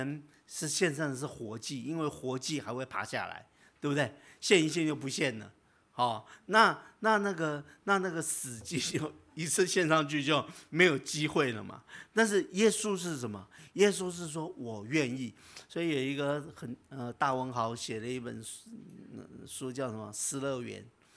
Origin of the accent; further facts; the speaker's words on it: Taiwan; 可是你看我们台湾人